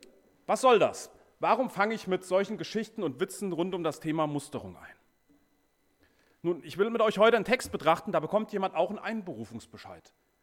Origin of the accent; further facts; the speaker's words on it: Eringshausen, Hesse, Germany; now in Edingen, Germany; gebürtiger Eringshäuser, wohne jetzt in Edingen.